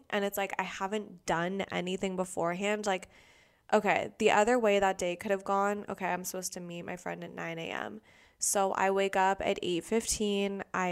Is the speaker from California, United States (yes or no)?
yes; Los Angeles, California, United States; I am from Los Angeles